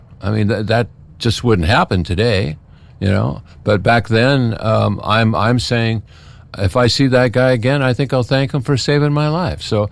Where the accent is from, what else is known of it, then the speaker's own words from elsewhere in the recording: Canada; now in United States; I started in Canada, actually. I'm Canadian. And moved down here